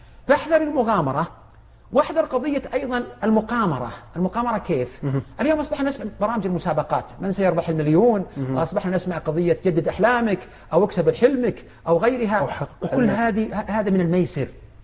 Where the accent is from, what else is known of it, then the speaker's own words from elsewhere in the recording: Eastern Province, Saudi Arabia; يعمل مدير بإحدى الشركات عندنا في الشرقية